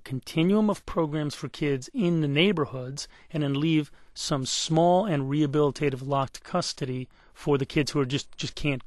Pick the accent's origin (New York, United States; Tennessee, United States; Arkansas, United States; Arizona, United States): New York, United States; Brooklyn; I grew up in Brooklyn, and a lot of my friends got locked up when I was a kid